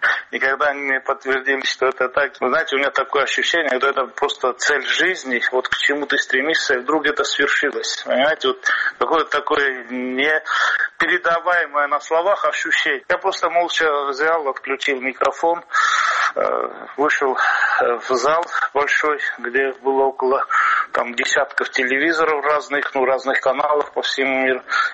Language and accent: Russian; South Ossetia, Georgia; это еще и свершение вот той цели, жизненной цели, которую я ставил перед собой и как осетин